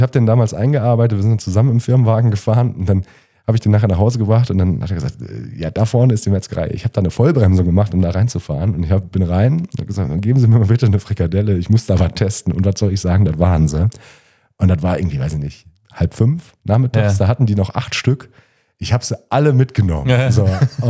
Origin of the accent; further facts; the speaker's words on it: North Rhine-Westphalia, Germany; born there; Ich bin gebürtig aus NRW.